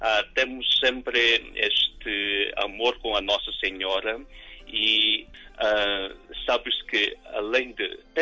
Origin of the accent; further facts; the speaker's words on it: Philippines; Portuguese is a second language; now in Lisbon, Portugal; que sou filipino